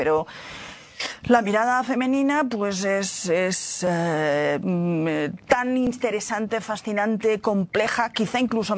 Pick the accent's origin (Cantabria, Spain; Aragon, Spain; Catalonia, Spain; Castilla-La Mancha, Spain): Catalonia, Spain; Barcelona; yo soy de Barcelona, soy catalana, me considero catalana, me considero también española, me considero europea.